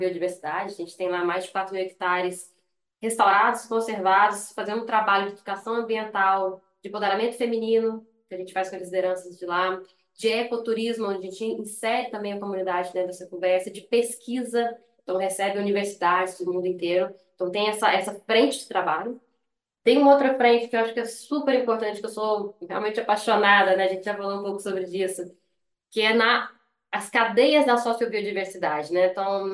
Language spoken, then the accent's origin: Portuguese; Goiânia, Goiás, Brazil; now in Rio de Janeiro, Brazil; sou de Goiânia, moro no Rio